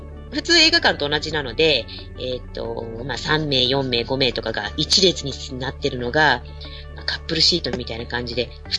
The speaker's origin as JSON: {"language": "Japanese", "region": "Kanto", "country": "Japan", "tie": "born or raised there", "said": "私も関東生まれ育ちでございますけど"}